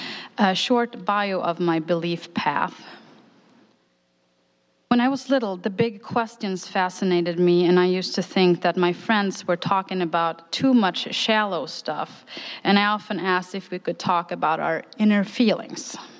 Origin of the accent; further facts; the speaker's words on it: Sweden; English is a second language; now in Appleton, United States; Growing up in Sweden, and I looked this up on Wikipedia, with a 65% of the population being Lutheran Christian, Christianity never took root in me besides my Jesus faith. When I moved to Appleton in 2011